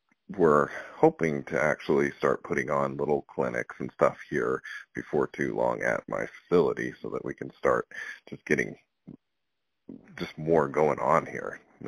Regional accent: Orovada, Nevada, United States; now in Fallon, United States; So I grew up in Orvada, Nevada, which is just a little farming community about 3.5 hours north of where I'm at now.

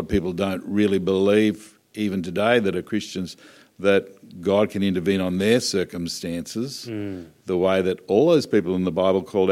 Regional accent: Brisbane, Queensland, Australia; I grew up in Enoggera, which is a suburb of Brisbane.

